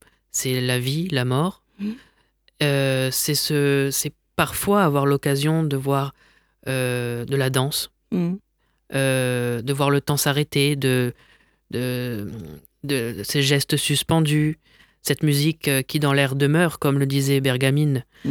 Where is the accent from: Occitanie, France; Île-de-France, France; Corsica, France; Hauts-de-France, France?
Occitanie, France; Nîmes; Oui, mais moi, j'ai grandi à Nîmes.